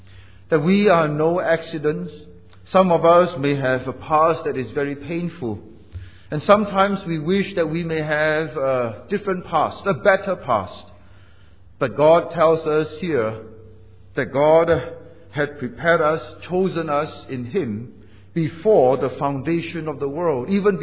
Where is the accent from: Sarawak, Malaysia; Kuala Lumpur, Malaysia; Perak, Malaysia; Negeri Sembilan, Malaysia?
Negeri Sembilan, Malaysia; Seremban; also born or lived in Singapore; I was born in Singapore, but was brought up in Malaysia, in Seremban, Negeri Sembilan. Both my mom and dad were Hainanese, but I can't speak Hainanese